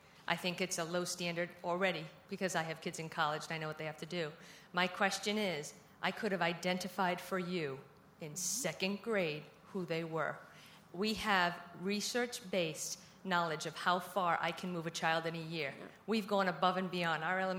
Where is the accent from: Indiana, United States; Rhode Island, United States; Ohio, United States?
Rhode Island, United States; Pawtucket; I'm from Pawtucket, 17 years of elementary ed, 10 in second grade, the rest 4, 6, 1.